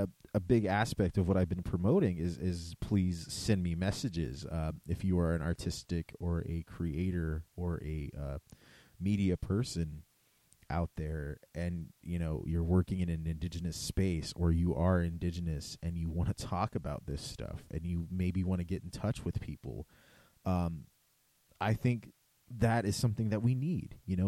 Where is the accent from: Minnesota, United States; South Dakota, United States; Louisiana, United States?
South Dakota, United States; Eagle Butte; However, I come from Eagle Butte, South Dakota. I come from a very, very small town where there is a lot of musicians.